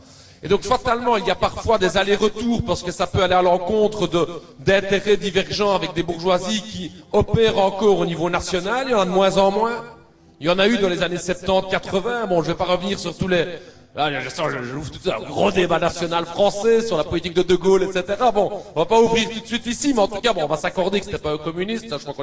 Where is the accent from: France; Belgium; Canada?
Belgium; chez nous en Belgique, on a assez peu vu le marché très petit qui existe en Belgique. Notre bourgeoisie nationale était très très fortement demandeuse d'une intégration totale européenne